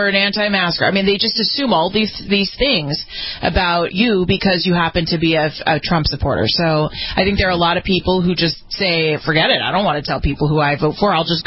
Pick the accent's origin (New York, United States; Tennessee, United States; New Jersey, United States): New York, United States; New York City; I mean, we know as a New Yorker, I can attest.